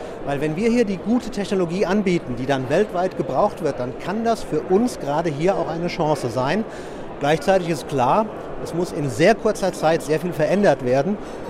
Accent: Offenbach, Hesse, Germany; Also ich komme A aus Offenbach und habe B eine Doppelhaushälfte.

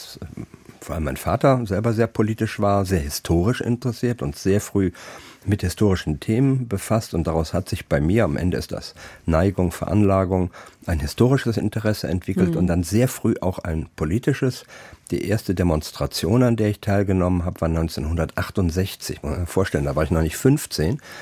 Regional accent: Siegen, North Rhine-Westphalia, Germany; born there; also born or lived in Düsseldorf; Und so bin ich in Siegen in Westfalen geboren, habe dann eine Zeit lang in Düsseldorf gelebt.

